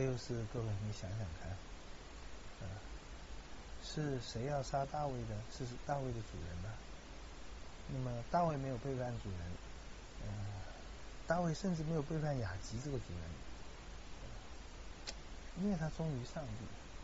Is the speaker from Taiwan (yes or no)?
no; China; 我们中国人所学的绝对不讲啊